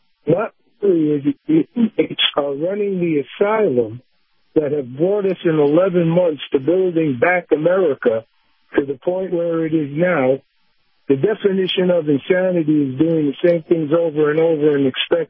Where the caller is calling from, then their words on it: Sarasota, Florida, United States; Yeah, good morning. … from Sarasota.